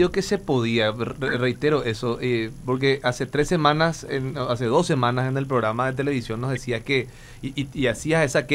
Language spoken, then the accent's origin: Spanish; Asunción, Paraguay; porque soy asunceno, todos vivimos acá